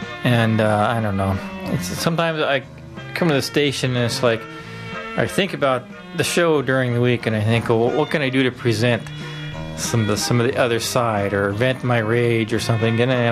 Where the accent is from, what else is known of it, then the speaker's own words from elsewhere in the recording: United States; I follow the American politics scene quite closely, being American.